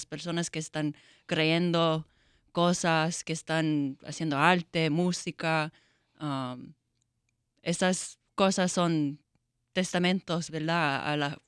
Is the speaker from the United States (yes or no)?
yes; Chicago, Illinois, United States; born there; nací aquí en Chicago, en el barrio Humboldt Park, donde hay miles de boricuas, y estamos en todas partes de la ciudad y los suburbios. Fui a la high school en los suburbios, pero regresé